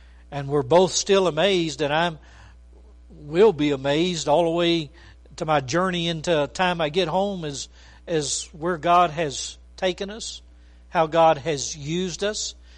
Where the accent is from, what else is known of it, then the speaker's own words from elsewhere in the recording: Aransas Pass, Texas, United States; born there; also born or lived in Fort Worth / Belgium; now in Clovis, United States; back to the place I was born in Aransas Pass, Texas, for over 15 years, pastoring there, and then from Aransas Pass, Texas, to here in Clovis, New Mexico